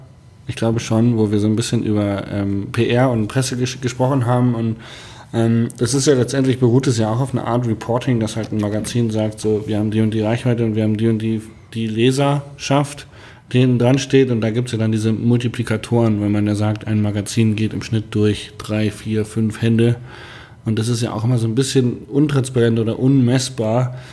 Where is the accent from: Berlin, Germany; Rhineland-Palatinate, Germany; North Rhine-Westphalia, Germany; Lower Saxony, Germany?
Lower Saxony, Germany; Hanover; Ich komme aus Hannover und ganz viele meiner Freunde aus Hannover